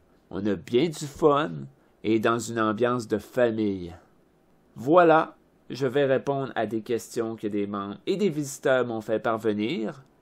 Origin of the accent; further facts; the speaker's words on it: Quebec, Canada; Je suis né et demeure au Québec, donc au Canada.